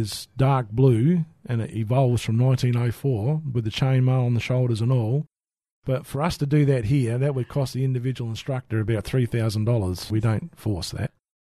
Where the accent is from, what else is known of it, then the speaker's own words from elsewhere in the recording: Australia; We don't want to upset them, but we figure that we're Australian.